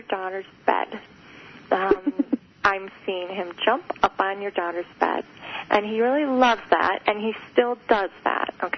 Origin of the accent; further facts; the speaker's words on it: Wheaton, United States; It's so funny, because I'm from Wheaton.